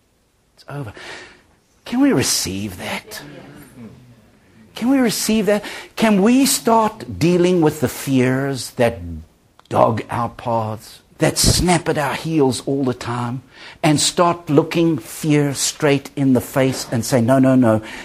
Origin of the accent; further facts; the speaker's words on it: South Africa; And of course, he was a mighty man in South Africa, my home country.